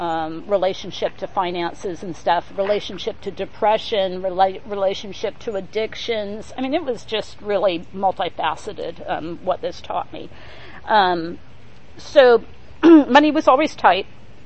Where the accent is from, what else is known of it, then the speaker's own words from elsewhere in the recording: Tulare, California, United States; born there; I was born in the Central Valley in the small town of Tulare.